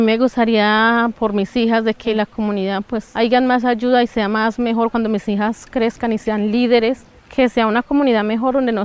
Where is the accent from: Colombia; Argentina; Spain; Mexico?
Colombia; Marsella, Risaralda; soy consejera del Consejo Regional Indígena de Risaralda CRIR, vengo del municipio de Marsella, resguardo indígena Suratena.